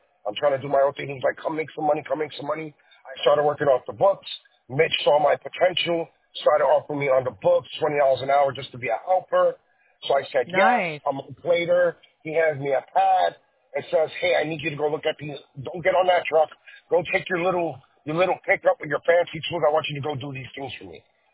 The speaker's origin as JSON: {"language": "English", "town": "Brooklyn", "region": "New York", "country": "United States", "said": "Saw that I was from Brooklyn, saw that I was tough, saw that I didn't just shut up to all the guys at work"}